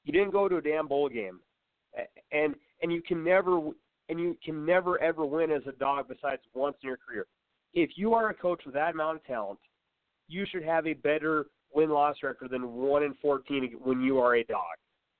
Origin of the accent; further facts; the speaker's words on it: Alaska, United States; I never really had a team growing up in Alaska.